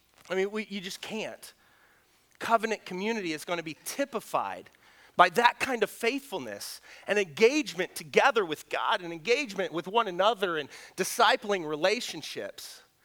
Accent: Missouri, United States; I'm from Southern Missouri, that's how you say it.

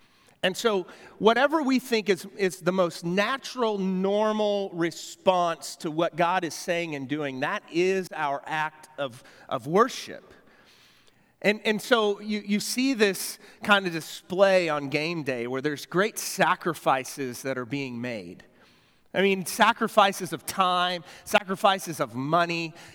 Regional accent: United States; as an American, I don't quite understand what's going on

